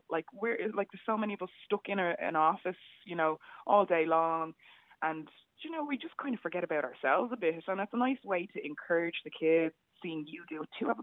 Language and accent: English; Bray, Leinster, Ireland; And I then returned back to Ireland 6 years ago and started teaching here in Ireland. So now I teach in my hometown in Bray at a secondary school